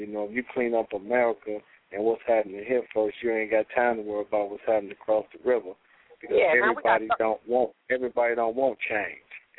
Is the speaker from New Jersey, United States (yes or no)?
no; Detroit, Michigan, United States; Because I grew up in Detroit